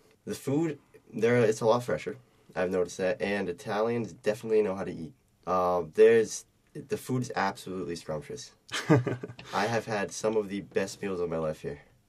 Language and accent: English; Manchester, New Hampshire, United States; I am from Manchester, New Hampshire. I'm a pilgrim coming to Rome for the first time.